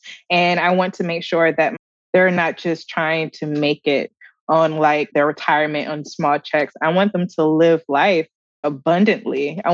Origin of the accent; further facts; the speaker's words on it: North Carolina, United States; also born or lived in New York; I wasn't from Memphis. I'm from New York, but grew up in North Carolina.